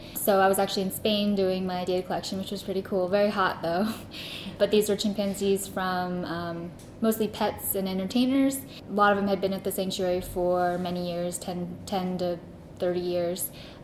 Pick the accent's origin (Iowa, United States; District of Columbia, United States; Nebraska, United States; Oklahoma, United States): District of Columbia, United States; Washington; I'm from Washington, D.C.